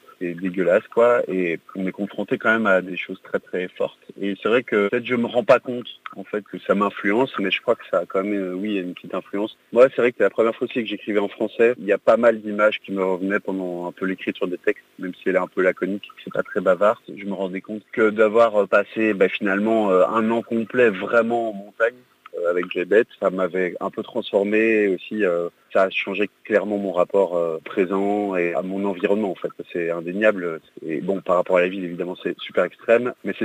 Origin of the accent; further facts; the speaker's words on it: Brussels, Brussels-Capital Region, Belgium; moved away as an adult; j'ai quitté la ville, j'ai quitté Bruxelles, qui était quand même ma ville natale, où j'ai passé 35 ans